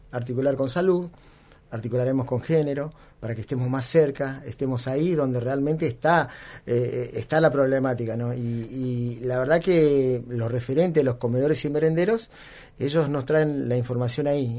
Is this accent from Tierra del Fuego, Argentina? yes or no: yes; Ushuaia, Tierra del Fuego, Argentina; Por ejemplo, en Ushuaia, yo soy de Ushuaia